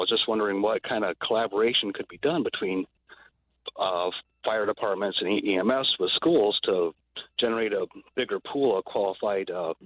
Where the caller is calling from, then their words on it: Orin, Iowa, United States; Orin, Iowa.